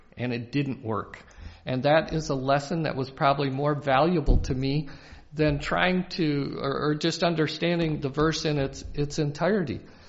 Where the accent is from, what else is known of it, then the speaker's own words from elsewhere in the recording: Grand Rapids, Michigan, United States; And there's a seminary up in Grand Rapids, my hometown, rather than Winona Lake